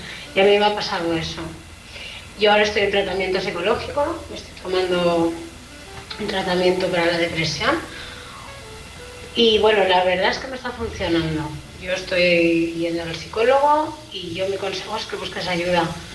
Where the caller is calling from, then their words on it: Alicante, Valencian Community, Spain; de Alicante. Nada, he salido un momentito, que estoy trabajando.